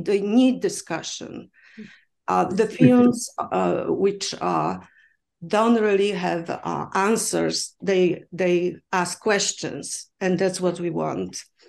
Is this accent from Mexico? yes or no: no; Poland; English is a second language; moved away as an adult; now in Pittsburgh, United States; That this year is my 17th year, but I came here from Poland as a visiting professor to teach language and film at the University of Pittsburgh.